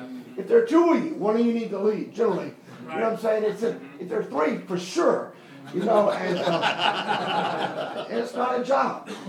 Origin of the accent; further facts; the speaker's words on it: United States; now in Australia; You know, I come from the United States. Whether you do it or not, my accent. I come from the United States. I am a naturalized Australian citizen, of course.